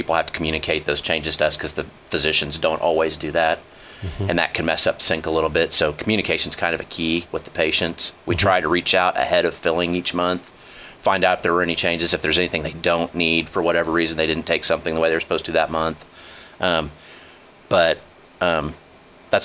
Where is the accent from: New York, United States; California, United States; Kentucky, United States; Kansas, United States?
Kansas, United States; Coffeyville; I grew up here in Coffeyville from about first grade on.